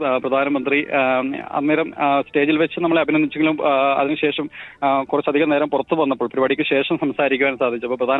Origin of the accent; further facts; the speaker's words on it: Kumarakom, Kerala, India; moved away as an adult; now in Australia; ഞാൻ കോട്ടയം കുമരകം സ്വദേശിയാണ്. കോട്ടയം നാട്ടകം ഗവൺമെന്റ് കോളേജില് അഡീഷണൽ സ്കിൽ അക്വിസിഷൻ പ്രോഗ്രാം എന്ന ഹയർ എഡ്യൂക്കേഷൻ ഡിപ്പാർട്ട്മെന്റ് പ്രോജക്ടിലായിരുന്നു ഞാൻ ജോലി ചെയ്തുകൊണ്ടിരുന്നത്. തുടർന്ന് കുടുംബമായിട്ട് ഓസ്ട്രേലിയയിലേക്ക് കുടിയേറാൻ തീരുമാനിക്കുകയും